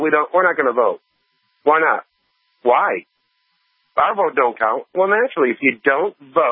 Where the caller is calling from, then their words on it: Texas, United States; Yes, good afternoon. I'm calling from the Great Republic of Texas.